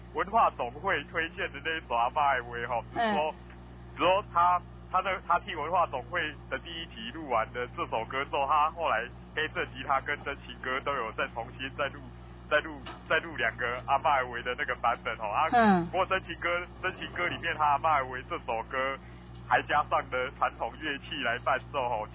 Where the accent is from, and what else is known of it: Taiwan